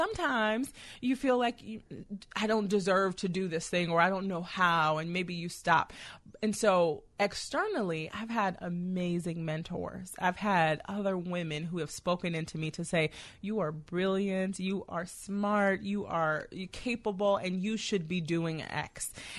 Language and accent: English; Chicago, Illinois, United States; born there; I was born in Chicago. Yeah. My mom and dad actually met in Ida B. Wells housing project.